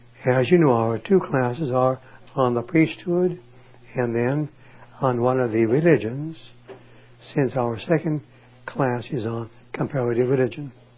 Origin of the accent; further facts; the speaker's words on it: Detroit, Michigan, United States; And I came from Detroit.